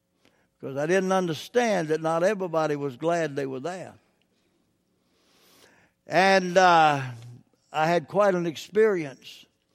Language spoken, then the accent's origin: English; the South, United States; You see, I'm from the South. Thank God that God's grace did shine upon me and let me be born in the South.